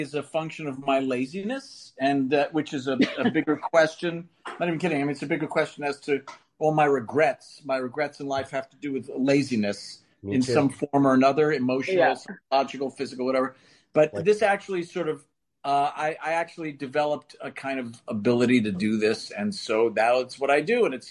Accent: New York, United States; I grew up in New York in Queens, which is the Queens is the New Jersey of New York in a way.

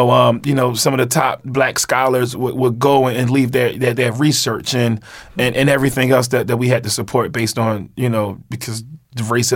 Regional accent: Baltimore, Maryland, United States; it's no secret, I'm from East Baltimore

